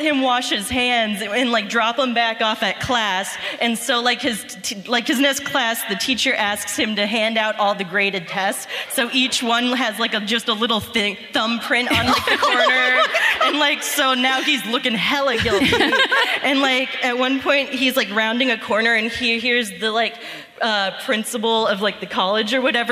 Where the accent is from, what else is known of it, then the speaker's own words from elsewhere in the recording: Cincinnati, Ohio, United States; now in Columbus, United States; I'm from Cincinnati, born and raised.